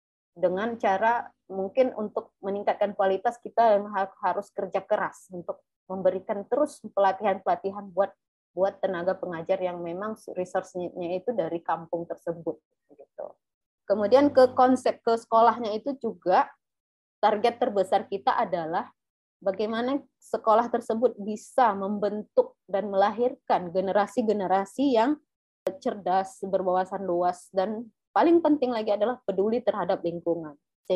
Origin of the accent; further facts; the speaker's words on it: North Sumatra, Indonesia; Asal saya itu dari Sumatera Utara, Medan, dan masih di kampung sebenarnya. Kurang lebih 260-an kilo lah itu dari kota Medan. Jadi memang kampung banget. Saya dibesarkan dari keluarga yang sederhana